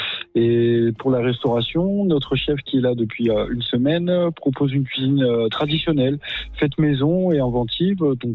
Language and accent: French; Auvergne-Rhône-Alpes, France; moved away as an adult; now in Figeac, France; Eh bien, d'origine, je suis savoyard qui suis venu m'installer dans le Lot 2 ans.